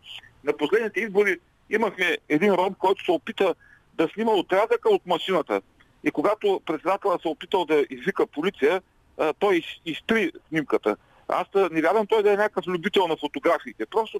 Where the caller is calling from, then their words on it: Ruse, Ruse Province, Bulgaria; съм от Русе.